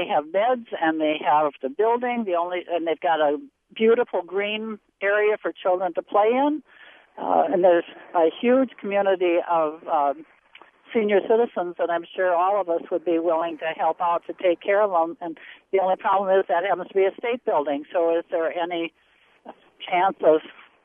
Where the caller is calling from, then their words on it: Madison, Wisconsin, United States; I'm just wondering, I'm from Madison, I live near Central Wisconsin County